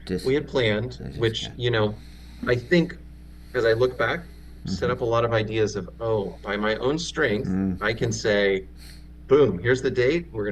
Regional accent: United States; now in Haiti; I'm like, oh my gosh, I'm American.

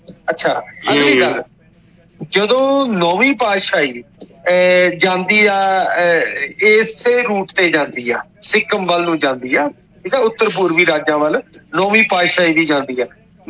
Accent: Punjab, India; ਅਸੀਂ ਪੰਜਾਬੀ ਹਾਂ ਬਈ।

